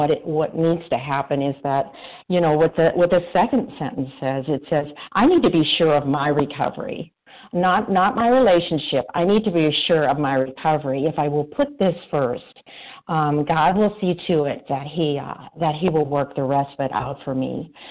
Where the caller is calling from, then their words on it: Montana, United States; I'm calling from Montana.